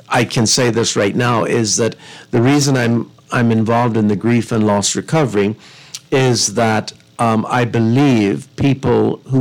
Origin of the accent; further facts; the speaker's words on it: Eleuthera, Bahamas; I grew up in Eleuthera, which is a little a small community in the Current